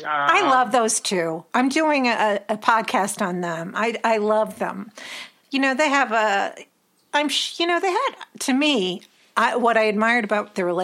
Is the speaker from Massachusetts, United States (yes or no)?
yes; Massachusetts, United States; And I'm from Massachusetts.